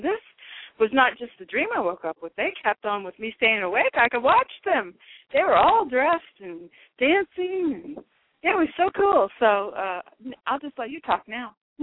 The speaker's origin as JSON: {"language": "English", "region": "California", "country": "United States", "said": "I'm the one from California."}